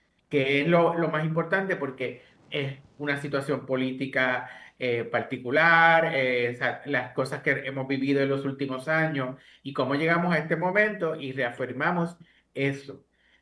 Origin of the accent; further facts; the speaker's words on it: Puerto Rico; ese ADN que tenemos como puertorriqueños quede expuesto